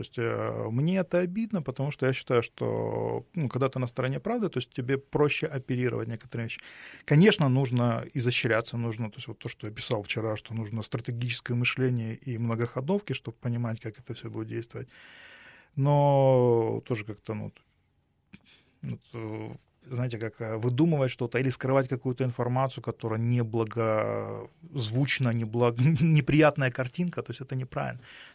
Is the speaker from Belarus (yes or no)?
no; Kyiv, Ukraine; сам из Киева говорю на русском языке, где угодно, и во Львове